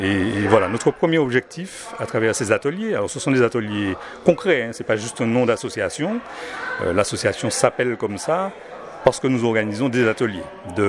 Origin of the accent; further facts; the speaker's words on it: Martinique; also born or lived in Sainte-Anne / Fort-de-France; Je vis à Chelchewa. Alors, je ne suis pas né en Martinique. J'ai passé une partie de mon enfance à Sainte-Anne. J'ai passé une autre partie de mon enfance à Fort-de-France. Et je vis à Chelchewa depuis 22 ans.